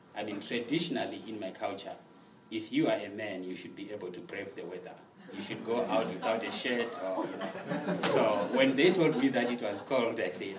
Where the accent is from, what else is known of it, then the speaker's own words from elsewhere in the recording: Zimbabwe; Well, I am from Zimbabwe. So Zimbabwe is right down in southern Africa.